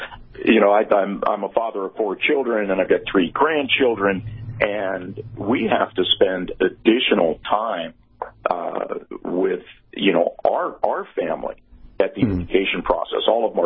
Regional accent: San Francisco, California, United States; now in Texas, United States; I grew up, was born and raised in San Francisco, did my entire law enforcement career in the San Francisco Bay Area at the San Jose Police Department.

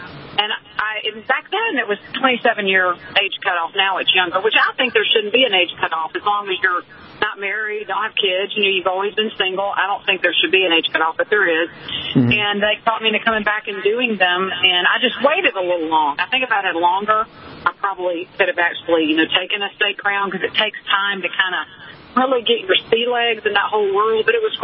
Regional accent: Deep South, United States; I was raised in the Deep South where we ate sugar at every meal.

